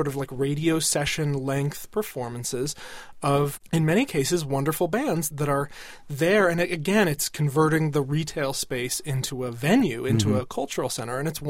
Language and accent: English; Madison, Wisconsin, United States; Well, I just went back to my hometown of Madison, Wisconsin